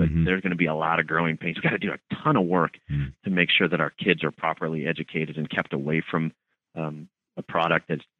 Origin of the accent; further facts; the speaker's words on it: Colorado, United States; And I'm a farmer from the Eastern Plains. You can't even see the mountains from my house